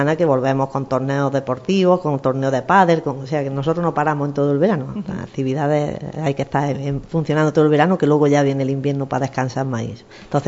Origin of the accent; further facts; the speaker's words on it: Fuente Toja, Spain; born there; yo soy tojeña vamos, que nací en Fuente Toja, que no me fui ni a nacer a un hospital, nací en mi casa en Fuente Toja.